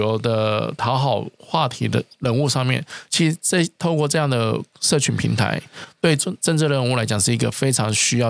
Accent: Taiwan; 因为其实我来自台湾

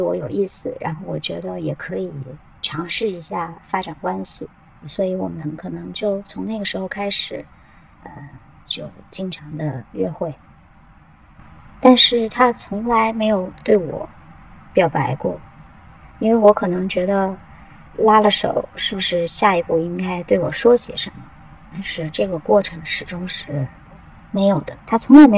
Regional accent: Shanghai, China; 我是一名40岁的单亲妈妈，我来自上海，我在国企就职。

